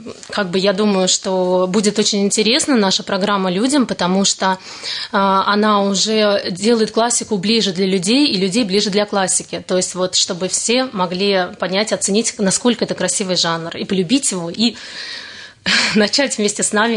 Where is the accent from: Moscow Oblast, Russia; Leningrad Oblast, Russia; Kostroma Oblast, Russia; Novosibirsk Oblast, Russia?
Moscow Oblast, Russia; Ramenskoye; первый концерт состоится именно в родном городе Раменском. Он так и называется – концерт в родном Раменском. Так как я являюсь коренным жителем